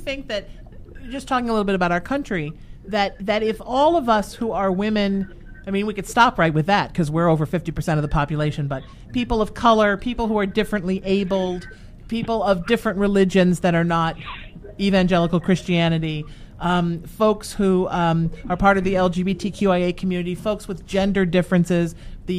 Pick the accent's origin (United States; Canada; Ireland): Ireland; It's my Irish color because I'm an Irish Protestant, so I'm an Irishman.